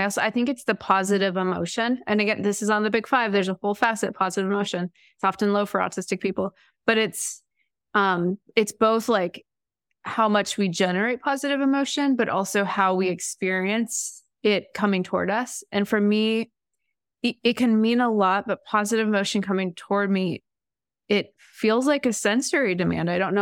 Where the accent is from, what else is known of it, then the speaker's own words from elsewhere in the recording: Midwest, United States; I grew up in the Midwest.